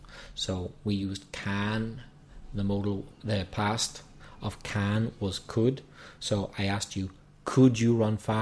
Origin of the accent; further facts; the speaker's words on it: Lisburn, Northern Ireland, United Kingdom; born there; I was born in a place called Lisburn, near Belfast.